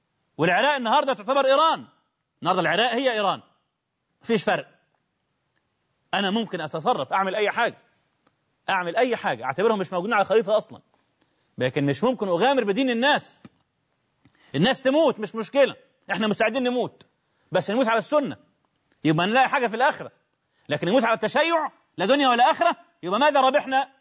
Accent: Egypt; ولا عايزين مش طمعين في كاسين خمر عندنا في مصر

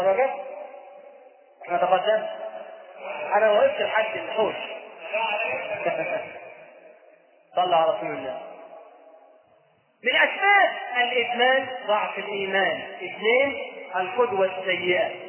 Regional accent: Egypt; فجدنا في تراثنا كمصريين أمثال تحرض على شرب الخمر

